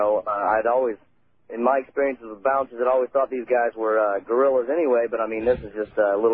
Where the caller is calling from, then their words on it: Cape Girardeau, Missouri, United States; I'm calling from Cape Girardeau, Missouri.